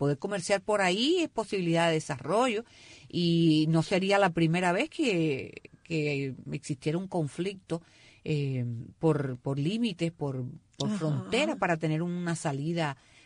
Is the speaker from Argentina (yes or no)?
no; Cuba; como los cubanos vivimos en una isla